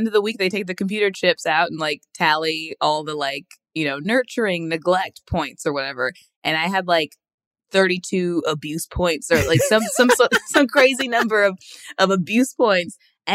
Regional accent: Indianapolis, Indiana, United States; Well, I grew up in the Midwest, mm-hmm. in Indianapolis, and there was a lot of teen pregnancy there.

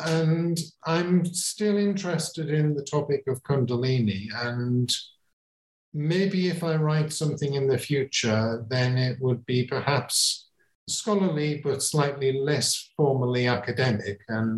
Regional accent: England, United Kingdom; And coming at it from somebody who's not a Hindu and growing up in England, then how do I relate to that tradition?

